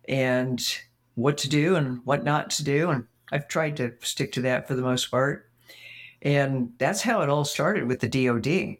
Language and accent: English; Phoenix, Arizona, United States; moved away as an adult; also born or lived in Minnesota / Los Angeles; I was born in Minnesota, but I moved to Phoenix when I was about 6 months old and spent most of my life there until I was 24. And then I went to LA, got a little polish.